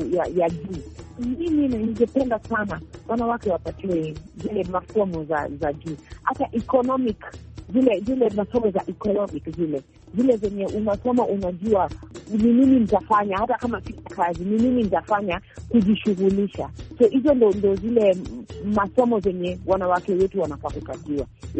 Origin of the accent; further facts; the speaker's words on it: Kibra, Nairobi, Kenya; Mimi natoka mtaa wa Kibra